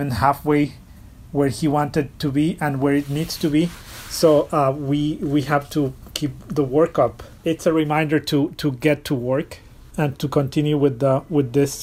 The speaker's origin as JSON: {"language": "English", "town": "Guatemala City", "region": "Guatemala Department", "country": "Guatemala", "lives_now": "New York City, United States", "said": "I am originally from Guatemala City, and I live in New York City right now."}